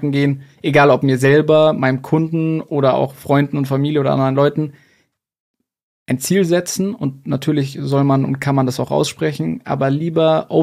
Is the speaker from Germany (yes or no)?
yes; Munich, Bavaria, Germany; Also ich meine, ich komme ja auch aus München oder bei München.